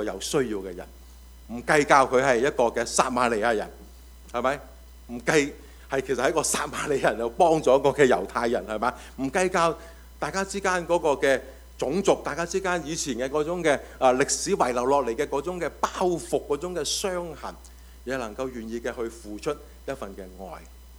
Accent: Taiwan; 或者我們台灣人，我們都沒那麼貼身

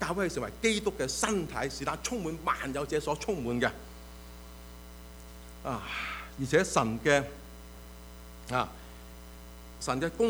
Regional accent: China; 今天我们中国人，我们能够得着这个的福音，亦都是受到这个宣教运动的一个的影响，一个的推动。

